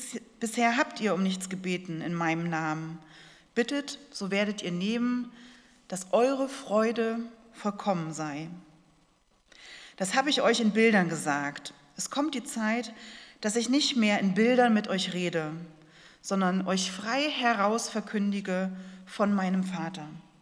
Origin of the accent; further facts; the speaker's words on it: Germany; Ja, wenn wir an das Beten denken, wir vor allem als Deutsche, dann denken wir meistens an das Bittgebet.